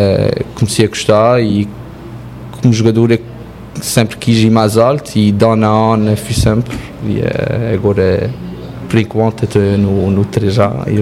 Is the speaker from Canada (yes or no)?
yes; Montreal, Quebec, Canada; também nasci em Montreal, vivi aqui, cresci aqui